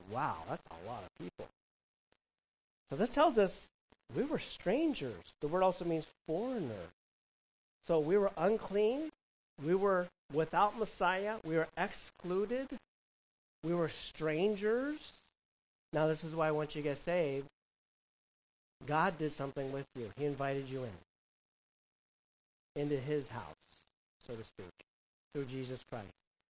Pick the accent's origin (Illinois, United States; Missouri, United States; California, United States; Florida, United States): California, United States; When I came from Southern California, we're more suburb